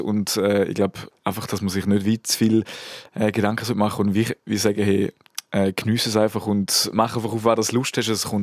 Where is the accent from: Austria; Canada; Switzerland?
Switzerland; Hemberg, St. Gallen; Im Hemberg, im wunderschönen Toggenburg.